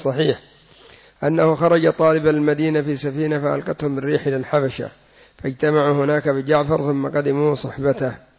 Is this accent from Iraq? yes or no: no; Yemen; وعندنا في اليمن يعجبهم لحم العجول